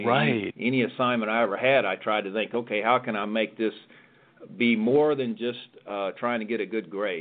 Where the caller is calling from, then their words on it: Palm Harbor, Florida, United States; I am in beautiful Palm Harbor, Florida, where our corporate headquarters is.